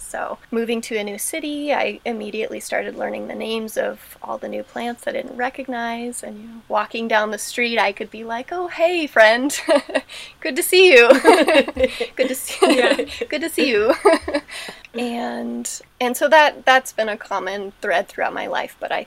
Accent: Santa Cruz, California, United States; Agroecology and Sustainable Food Systems here in Santa Cruz. So this is where I'm from. We moved back to my hometown.

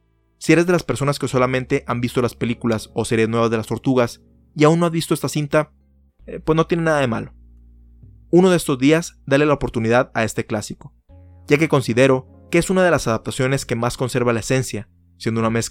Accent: Mexico; Lamentablemente, en mi país, México, tenemos uno de los mayores índices de asesinatos de periodistas a nivel mundial

